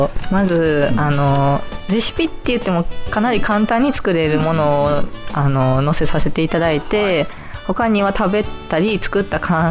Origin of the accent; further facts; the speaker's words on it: Osaka, Japan; 大阪府です。